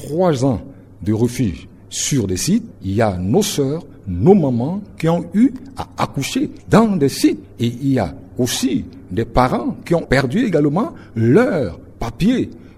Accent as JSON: {"language": "French", "town": "Bimbo", "region": "Ombella-M'Poko", "country": "Central African Republic", "said": "Bien entendu, je suis ressortissant de Bimbo 3, particulièrement à Bouyine."}